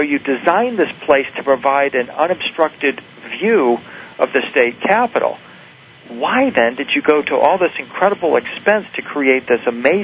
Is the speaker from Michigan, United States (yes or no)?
yes; Detroit, Michigan, United States; I grew up in near Detroit, Michigan.